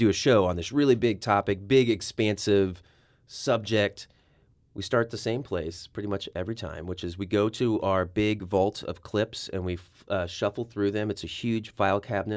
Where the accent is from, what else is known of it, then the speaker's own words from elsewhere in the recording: Kansas City, Missouri, United States; But on this episode, we're going to make a trip to my hometown, Kansas City.